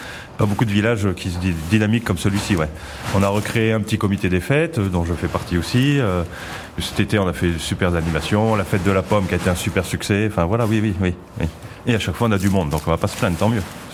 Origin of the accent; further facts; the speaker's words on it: Grand Est, France; je suis originaire de Champagne. Ma famille depuis au moins la Révolution française, donc bien ancré dans le pays.